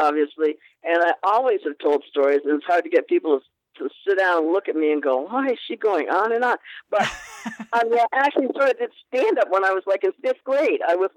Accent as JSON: {"language": "English", "region": "Wales", "country": "United Kingdom", "said": "I'm Welsh, and I'm a singer, and I'm all that crap."}